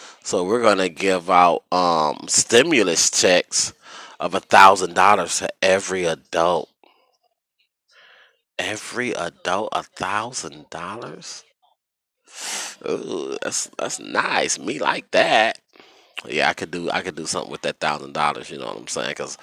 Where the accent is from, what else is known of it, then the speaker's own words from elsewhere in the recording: Midwest, United States; You know, even though I'm a Midwest nigga, I'm from the Midwest.